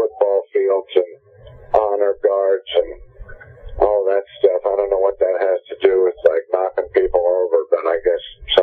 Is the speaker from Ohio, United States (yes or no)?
yes; Troy, Ohio, United States; He appeared in my hometown, Troy, Ohio, because we had a big, a good sized arena